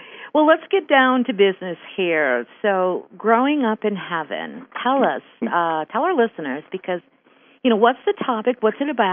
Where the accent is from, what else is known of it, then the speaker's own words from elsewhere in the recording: New York, United States; now in Pennsylvania, United States; I'm from New York, okay? I live in Pennsylvania.